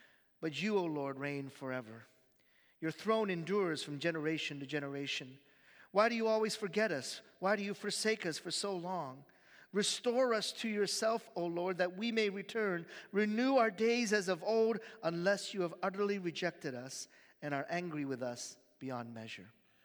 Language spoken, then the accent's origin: English; Baltimore, Maryland, United States; also born or lived in Korea; I was born in Korea, but moved to the United States. And when we moved to the United States, I ended up living in Maryland, but in a kind of a rough neighborhood in Baltimore